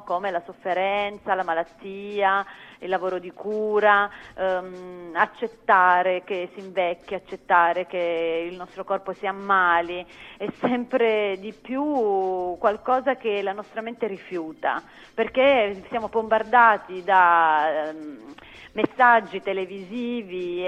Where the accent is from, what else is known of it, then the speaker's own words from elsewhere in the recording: Apulia, Italy; perché ero tornata in Salento dopo molti anni e mi chiedevo appunto che cosa potessi dire io su questa mia terra dopo un po' di anni di assenza